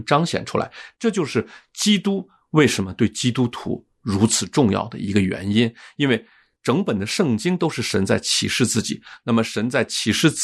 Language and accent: Chinese; China; 我们中国人习惯说我们用自己的心来表达情感